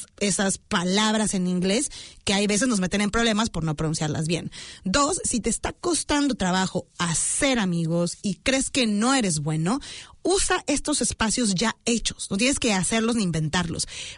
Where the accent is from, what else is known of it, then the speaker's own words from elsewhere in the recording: Mexico; now in New Zealand; Yo vengo de México, siempre tuve clases de inglés